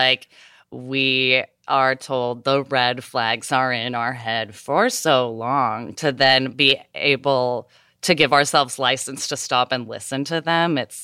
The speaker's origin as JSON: {"language": "English", "region": "the South", "country": "United States", "said": "I'm from the South, though, where the idea that women should be married and ideally at a very young age is deeply ingrained."}